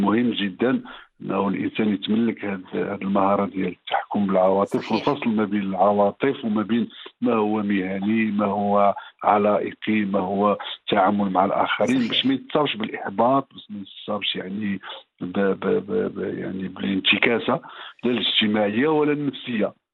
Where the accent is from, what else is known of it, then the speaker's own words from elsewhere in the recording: Morocco; وحنا عندنا في المغرب